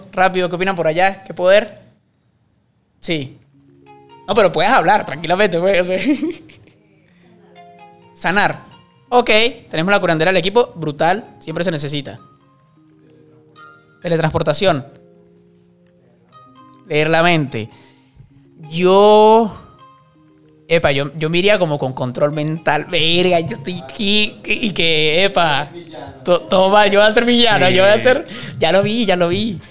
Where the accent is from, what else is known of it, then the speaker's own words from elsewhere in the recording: Andes, Venezuela; ¿sabes qué me pasa como andino con el pan? Porque incluso aunque andinos lo hagan aquí, no es lo mismo como se hace allá.